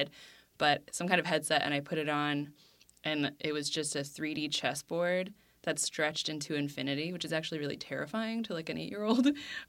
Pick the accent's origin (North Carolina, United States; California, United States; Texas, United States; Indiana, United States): California, United States; Cupertino; Well, I think it probably matters that I grew up in Cupertino.